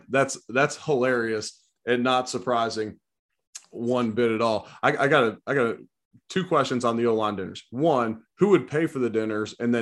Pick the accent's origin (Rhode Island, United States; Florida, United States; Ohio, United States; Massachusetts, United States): Ohio, United States; Cincinnati; so I grew up in Cincinnati where the Jeff Ruby's were started, but I never got to go.